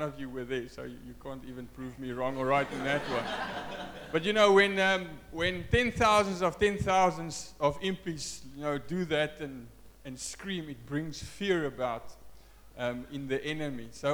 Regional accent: South Africa; first language Afrikaans; English is a second language; I'm Afrikaans, so English is my second language.

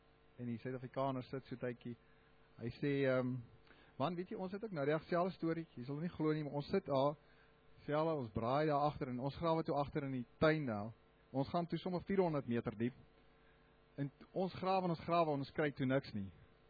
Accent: Namibia; Maar ja, ek is oorspronklik uit Namibië, so 8 jaar terug het groot geword daar, so klaar gemaak, daar gewerk

